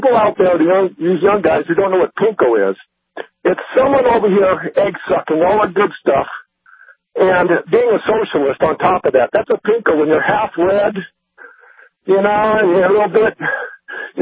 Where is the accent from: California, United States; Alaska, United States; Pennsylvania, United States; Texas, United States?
Alaska, United States; I'm down here from Alaska, and I listen to your station all the time that I can when I'm visiting here